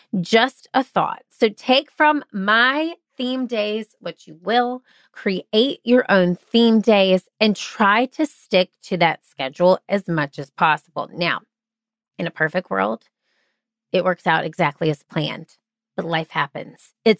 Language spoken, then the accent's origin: English; Charleston, United States; If I want to get to know somebody here in my hometown of Charleston, we're going to coffee or a lunch on a Friday.